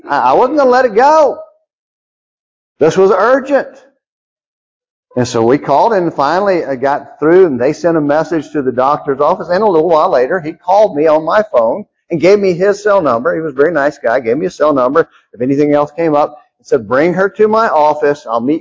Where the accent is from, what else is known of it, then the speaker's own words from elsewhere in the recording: United States; I don't need anything. I'm an American. I got everything I need.